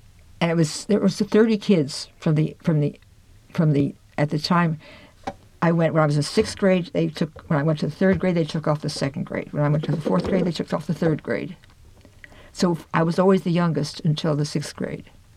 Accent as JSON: {"language": "English", "region": "England", "country": "United Kingdom", "said": "But we're English."}